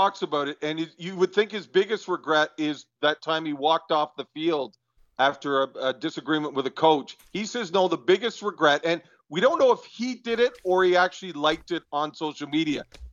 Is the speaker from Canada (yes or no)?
yes; Canada; I'm Canadian.